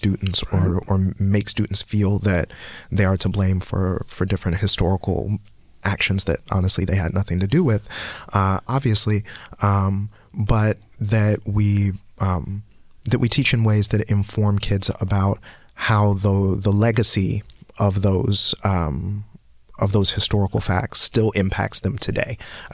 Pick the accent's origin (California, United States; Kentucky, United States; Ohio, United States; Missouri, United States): Kentucky, United States; Louisville; growing up in Louisville, Kentucky, we actually had a field trip experience where we were made to act like slaves.